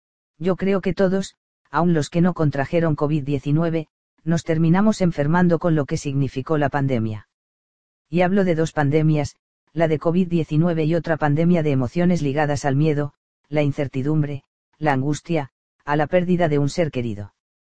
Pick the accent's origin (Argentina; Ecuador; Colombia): Argentina; en el caso nuestro, como sociedad argentina, así como a veces tenemos problemas para escuchar